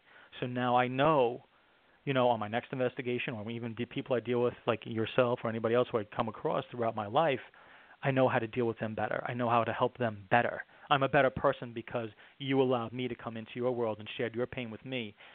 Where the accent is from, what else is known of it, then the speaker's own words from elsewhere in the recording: New York, United States; I'm Italian and I talk a lot and I'm from New York.